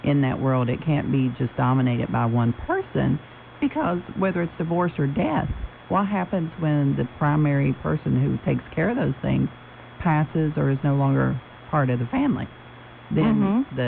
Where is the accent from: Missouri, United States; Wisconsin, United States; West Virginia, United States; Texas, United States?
West Virginia, United States; In my home state, I come from West Virginia, that's my home state, and I know I've seen generations of poverty